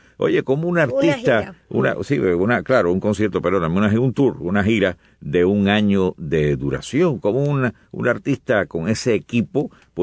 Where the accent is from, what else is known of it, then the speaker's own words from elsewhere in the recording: Remedios, Villa Clara, Cuba; yo soy de Remedios y pasé por ahí millones de veces.